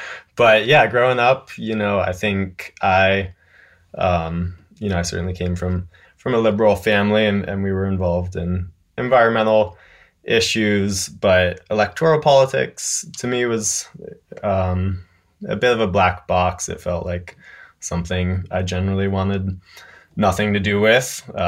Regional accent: North Carolina, United States; Yeah, I'm from a super conservative rural part of Western North Carolina

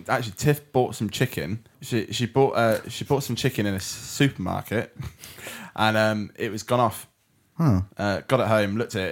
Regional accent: England, United Kingdom; But no, it's probably because I'm British. Right?

